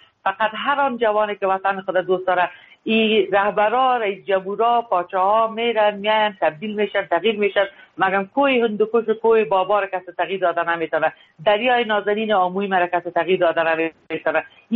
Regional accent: Afghanistan; ما افغان هستیم

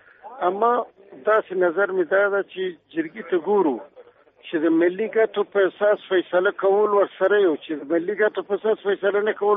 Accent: Afghanistan; زه د افغانستان دی بچی

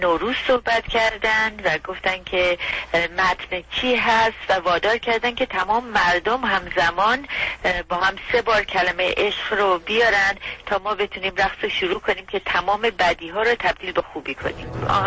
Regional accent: Iran; من در ایران به دنیا آمدم، اونجا بزرگ شدم، مدرسه رفتم، اونجا مملکت منه. من هر جایی هم که توی دنیا برم اون ریشه های خودم رو فراموش نمی کنم. من ارمنی هستم، ریشه های ارمنی من فراموش نمی کنم.

